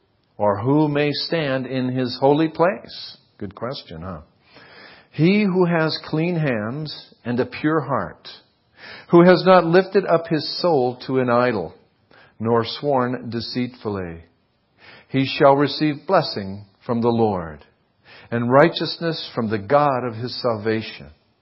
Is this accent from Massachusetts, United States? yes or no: yes; Massachusetts, United States; It's like, I'm from Massachusetts, so I can take a shot at those folks, you know. They're pretty liberal back there.